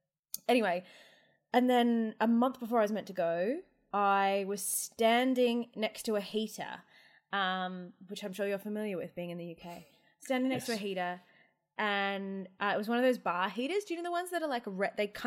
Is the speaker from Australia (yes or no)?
yes; Wagga Wagga, New South Wales, Australia; now in Melbourne, Australia; I didn't know like until I moved to Melbourne because I grew up in Wagga Wagga, which is the teen pregnancy capital of Australia.